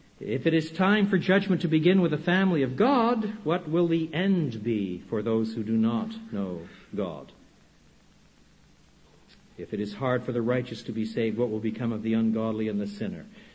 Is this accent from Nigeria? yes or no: no; French Canada, Canada; When I was a boy growing up in French Canada, it was common for those who were converted to lose their businesses.